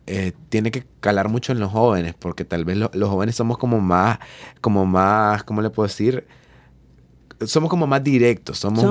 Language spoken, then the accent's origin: Spanish; Nicaragua; así como yo como joven y nicaragüense